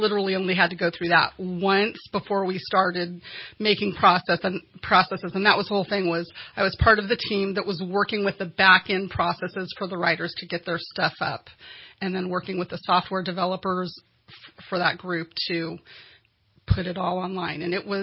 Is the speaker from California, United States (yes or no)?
yes; Cottonwood, California, United States; also born or lived in San Francisco Bay Area; I grew up in Shasta County. Originally, my family moved up from the Bay Area when I was really small. And so first grade, Cottonwood Elementary, Anderson High School